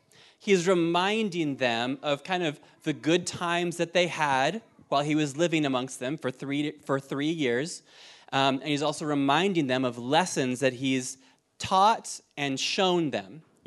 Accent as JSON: {"language": "English", "country": "Ireland", "moved": "yes", "said": "And I say this, I'm gonna say this next thing, as an Irish citizen. I love this country. I've been here 14 years. I'm a citizen. My kids are a citizen. My wife's a citizen. But can I say, like, in Ireland, we know about bad leadership."}